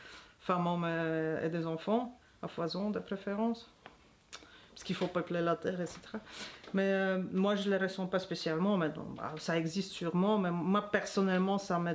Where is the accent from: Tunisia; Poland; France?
Poland; Moi, je suis polonaise